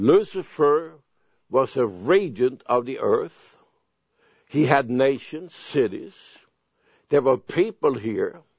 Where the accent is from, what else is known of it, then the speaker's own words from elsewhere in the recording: Sweden; I came from Sweden. Sweden has a total different setup.